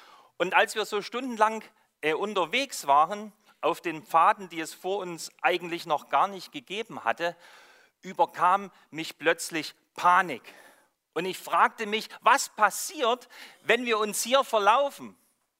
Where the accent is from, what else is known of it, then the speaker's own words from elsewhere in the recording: Saxony, Germany; meinem Akzent habt ihr bestimmt schon erkannt, dass Westfalen nicht meine Heimat ist. Ich komme nämlich aus dem schönsten Bundesland Deutschlands, das ist Sachsen. Dort bin ich aufgewachsen, so ja, fast am Rande des Erzgebirges.